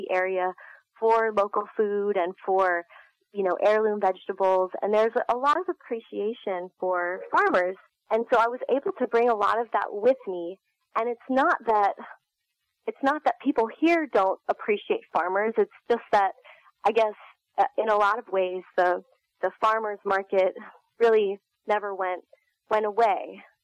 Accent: Arlington, Virginia, United States; now in Muncie, United States; I am originally from Arlington, Virginia, and I moved to Ball State 7 years ago when my husband actually started working for Ball State. So we were kind of Muncie transplants.

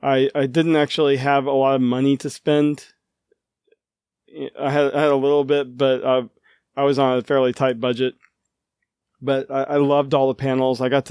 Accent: Memphis, Tennessee, United States; Growing up in Memphis, Tennessee, most people were either Braves fans or Cardinal fans.

